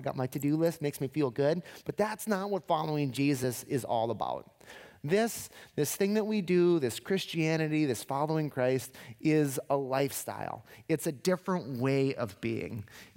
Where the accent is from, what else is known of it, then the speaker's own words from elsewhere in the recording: Aiken, South Carolina, United States; When I was a kid, you know, I grew up in Aiken, real rural, real small town.